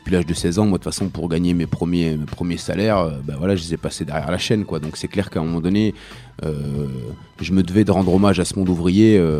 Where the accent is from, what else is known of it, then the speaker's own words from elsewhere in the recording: Saint-Claude, Bourgogne-Franche-Comté, France; also born or lived in Lebanon; je suis né au Liban, mais après j'ai débarqué en France à 8 ans dans le Jura, dans l'Est, dans une petite ville qui s'appelle Saint-Claude. Et du coup là-bas c'est une petite ville ouvrière